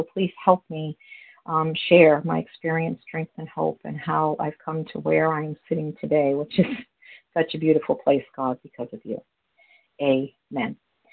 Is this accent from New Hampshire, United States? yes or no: yes; Newfound Lake, New Hampshire, United States; I hail from New Hampshire, Newfound Lake